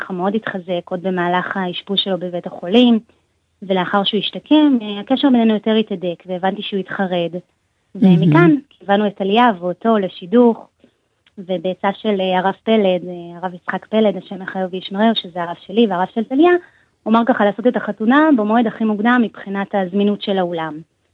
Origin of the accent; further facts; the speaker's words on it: Bat Yam, Tel Aviv District, Israel; בבת ים, עיר הולדתי